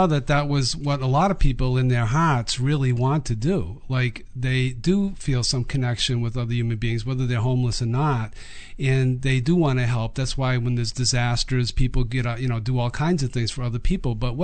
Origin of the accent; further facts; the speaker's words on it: Boston, Massachusetts, United States; accent: Boston; I'm from Boston, so